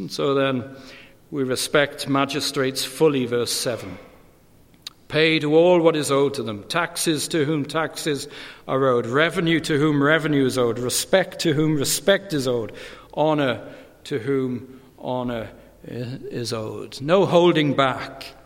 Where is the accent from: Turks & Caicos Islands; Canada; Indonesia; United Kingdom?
United Kingdom; now in United States; as a British person coming to live in America, and yes, There is a sense of objectivity looking at a nation from the outside. And having lived here for 16 years